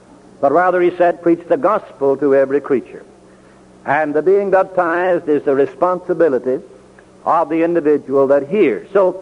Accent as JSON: {"language": "English", "country": "United States", "said": "You know, as American people, we don't much like the idea of being told what we have to do."}